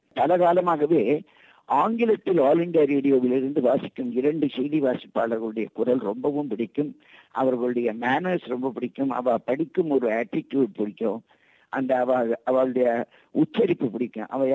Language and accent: Tamil; Mumbai, Maharashtra, India; also born or lived in Delhi; நான் இப்போது ஓய்வு பெற்றவின் தங்கியிருப்பது பம்பாய் மாநகரத்தில். அங்குதான் நான் பிறந்தேன், வளர்ந்தேன், படித்தேன், மனமுடித்தேன். மனமுடித்ததற்கு என் கணவருடன் சேர்ந்து தலைநகர் தில்லிக்கு போய்விட்டேன்.